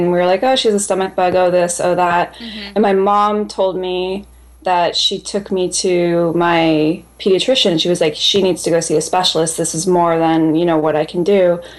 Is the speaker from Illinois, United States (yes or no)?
no; California, United States; I grew up in Northern California, started running competitively probably in sixth grade, all through high school